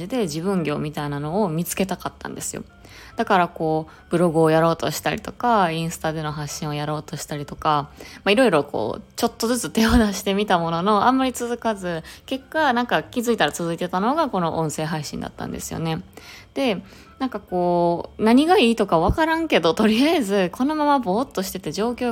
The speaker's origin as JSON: {"language": "Japanese", "region": "Osaka", "country": "Japan", "tie": "born or raised there", "said": "もともと大阪生まれ、大阪育ちの現在27歳、今年28歳になります。"}